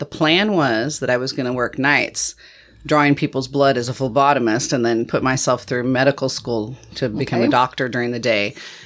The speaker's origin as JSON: {"language": "English", "town": "Ellensburg", "region": "Washington", "country": "United States", "tie": "born or raised there", "said": "Not on the Olympic Peninsula, but born and bred in the state of Washington. So okay. I was born in Ellensburg."}